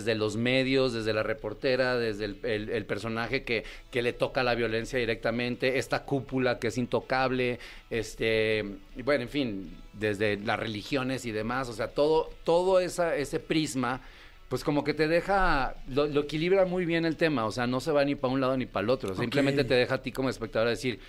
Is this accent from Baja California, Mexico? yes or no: no; Culiacán, Sinaloa, Mexico; accent: norteño; Yo soy de Culiacán.